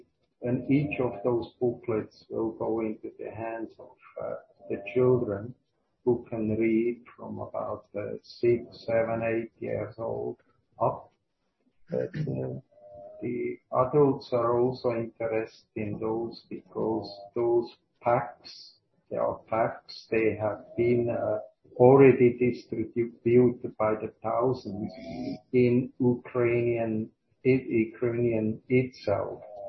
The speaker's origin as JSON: {"language": "English", "country": "Switzerland"}